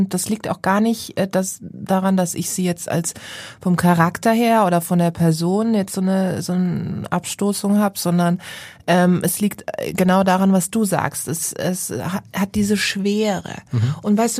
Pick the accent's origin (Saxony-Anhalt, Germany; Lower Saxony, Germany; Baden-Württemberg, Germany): Baden-Württemberg, Germany; Karlsruhe; ich bin ja groß geworden in der Bibliothek in Karlsruhe.